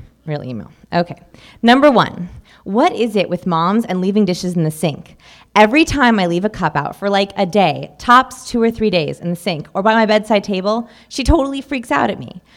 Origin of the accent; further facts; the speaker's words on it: Beverly Hills, California, United States; I grew up here in Beverly Hills. I went to Marlborough High School. It's an all-girls school in Hancock Park.